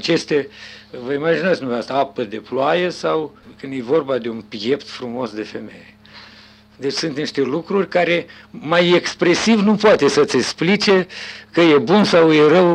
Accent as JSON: {"language": "Romanian", "town": "Leova", "region": "Leova District", "country": "Moldova", "tie": "born or raised there", "said": "Cum o scrie acasă la Leova, nu mai scrie nimeni. E cum spun, când eu mă întorc cu drag în satul meu și mi-e atât de bine."}